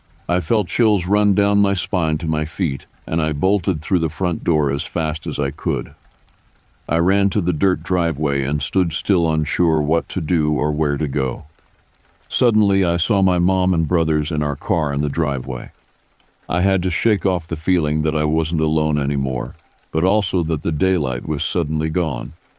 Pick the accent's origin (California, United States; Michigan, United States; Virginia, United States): Michigan, United States; Traverse City; I was born in Traverse City, Michigan, and lived there until 1993.